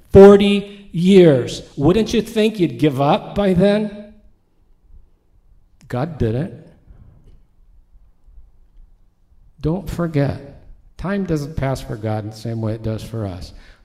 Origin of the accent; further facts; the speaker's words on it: West Coast, United States; But like a lot of people that I grew up with in the West Coast